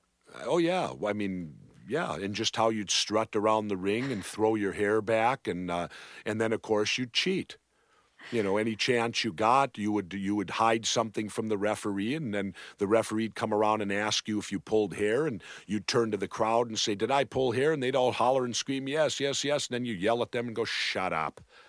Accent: Minnesota, United States; I was wrestling in the St. Paul Civic Center, my home state.

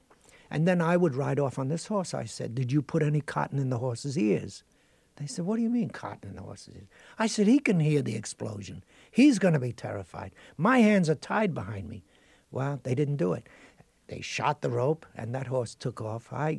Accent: Brooklyn, New York, United States; Here I was from Brooklyn.

